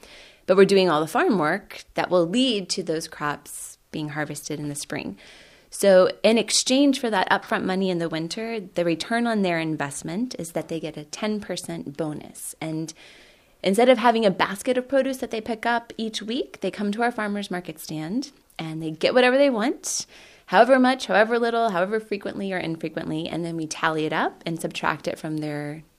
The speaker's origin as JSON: {"language": "English", "region": "Oklahoma", "country": "United States", "tie": "born or raised there", "said": "for me, growing up in Oklahoma, it's definitely a place where many of my peers couldn't wait to get out"}